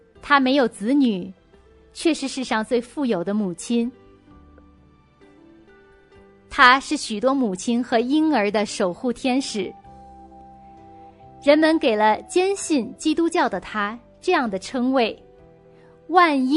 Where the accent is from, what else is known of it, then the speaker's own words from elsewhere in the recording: Beijing, China; born there; 因为我本人是1979年出生在北京协和医院。